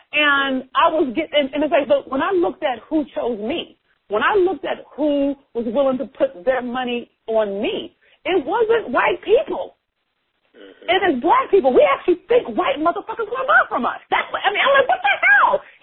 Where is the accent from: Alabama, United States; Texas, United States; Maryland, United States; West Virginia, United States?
Maryland, United States; Baltimore; She came from D.C., poor. I came from Baltimore streets, right?